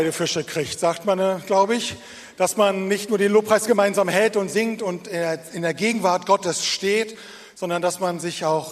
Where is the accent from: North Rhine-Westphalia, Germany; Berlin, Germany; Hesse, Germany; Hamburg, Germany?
Berlin, Germany; Ich bin Berliner, warte, pass auf.